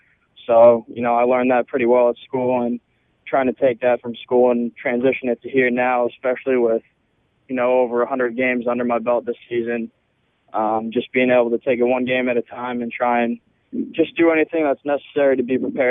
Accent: Massachusetts, United States; And him being from Maine and I'm from Massachusetts, we're not too far away either.

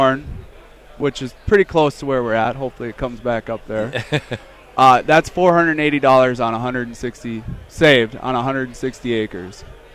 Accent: Wheaton, Minnesota, United States; I grew up in Wheaton, Minnesota, so I got Wheaton math.

